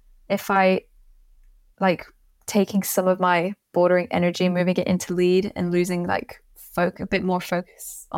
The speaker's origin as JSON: {"language": "English", "country": "Switzerland", "tie": "born or raised there", "also_born_or_lived": "England / Singapore", "said": "I mean, I was born in Switzerland, and then around 3, I moved to England, so I wasn't climbing at that time, and then came back to Switzerland, but in the French part, and then moved to Singapore"}